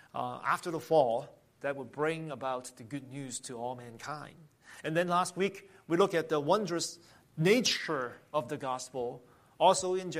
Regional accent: Hong Kong; growing up in Hong Kong, I have always enjoyed beautiful Christmas lights in the city.

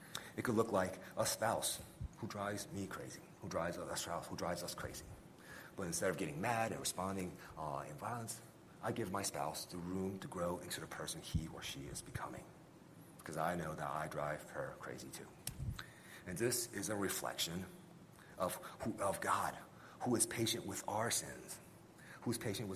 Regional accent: United States; it's easy for me to be triggered when people assume and says I'm not from America or comments on my accent.

